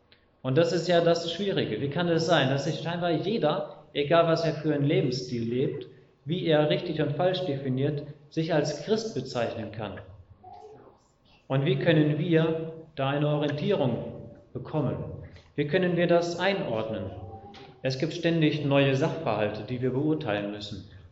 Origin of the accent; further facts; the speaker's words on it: Porta Westfalica, North Rhine-Westphalia, Germany; Ich komme aus Porta Westfalica.